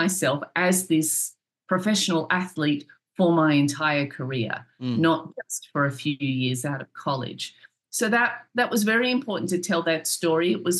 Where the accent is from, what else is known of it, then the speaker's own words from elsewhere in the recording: Australia; also born or lived in London; now in United States; I'm Australian, but I moved to the UK. I lived there for a while in London. I then moved to New York, and I've lived in America for nearly 20 years.